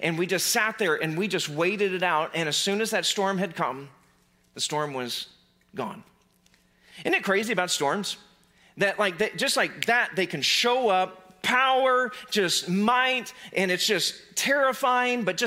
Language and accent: English; Joplin, Missouri, United States; originally I am from Southwest Missouri. I grew up in Southwest Missouri, the Joplin, Carthage area.